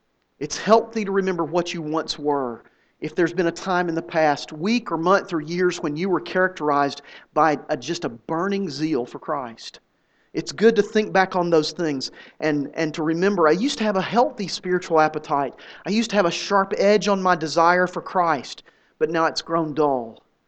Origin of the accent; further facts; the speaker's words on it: Tennessee, United States; and I grew up in East Tennessee.